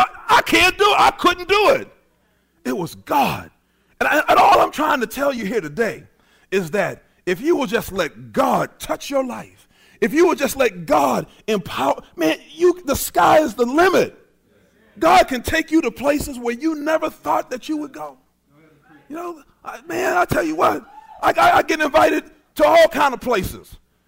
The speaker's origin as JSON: {"language": "English", "town": "North Braddock", "region": "Pennsylvania", "country": "United States", "tie": "born or raised there", "said": "Growing up in North Braddock, you know, not having any vision at all"}